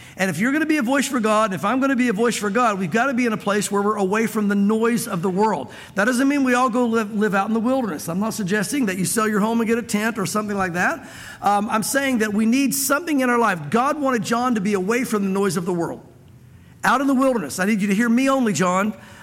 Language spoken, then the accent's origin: English; the South, United States; I grew up in the South as well.